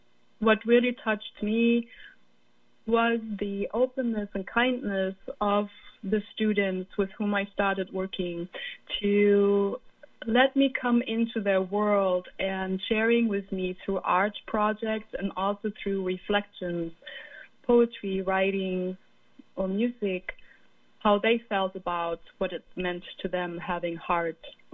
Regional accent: Nigeria; also born or lived in Germany; I was born in Germany, and I grew up in West Africa, Nigeria.

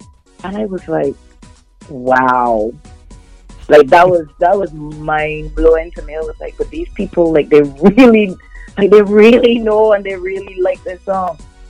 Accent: England, United Kingdom; From the time I was a kid growing up in England, the radio was my best friend.

